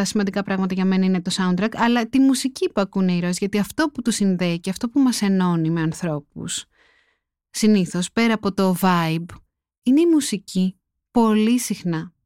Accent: Glyfada, Attica, Greece; επειδή μεγάλωσα στη Γλυφάδα

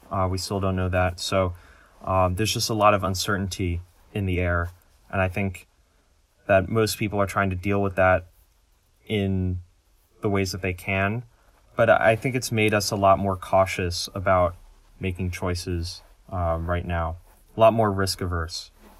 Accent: Pennsylvania, United States; And I'm actually in my hometown in Bucks County right now because I worked as a poll worker in the election

